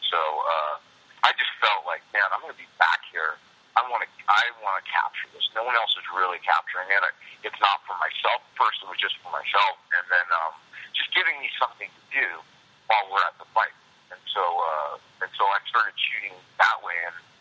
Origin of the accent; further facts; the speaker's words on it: Las Vegas, Nevada, United States; also born or lived in New Orleans; I mean, I'm from New Orleans. I was born in New Orleans. I spent summers in New Orleans, and I, but I grew up in Vegas.